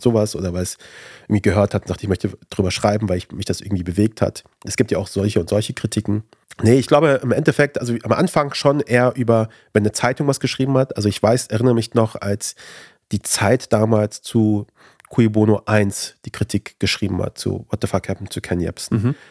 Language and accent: German; Afghanistan; now in Germany; Weil ich bin zugezogener, in Anführungszeichen, bin aus Afghanistan.